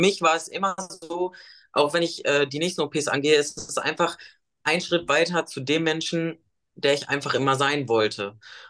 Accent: North Rhine-Westphalia, Germany; ich komme aus der Nähe von Bielefeld

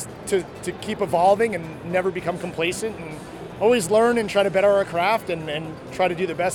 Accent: Byram, New Jersey, United States; I'm from Byram, New Jersey.

